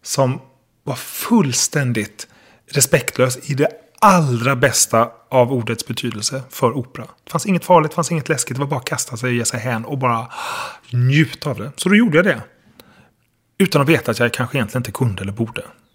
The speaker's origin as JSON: {"language": "Swedish", "town": "Halmstad", "region": "Halland County", "country": "Sweden", "tie": "born or raised there", "said": "Jag var enda pojken i flickkören hemma i Halmstad."}